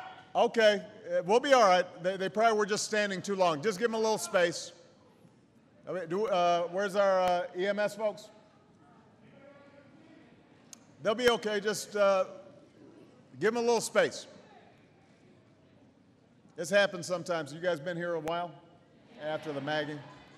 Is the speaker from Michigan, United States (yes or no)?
no; Chicago, Illinois, United States; Now, I am from Chicago. So you know a little snow was not going to keep me away.